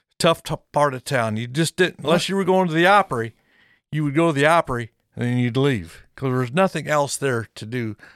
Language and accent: English; Gibson City, Illinois, United States; and then, of course, my hometown in Gibson City, because I advertise in the local papers.